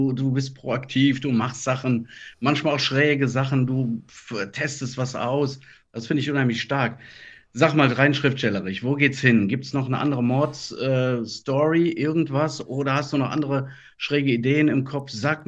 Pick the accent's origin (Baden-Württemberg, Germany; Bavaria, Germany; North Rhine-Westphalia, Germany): North Rhine-Westphalia, Germany; Düsseldorf; ich komme aus Düsseldorf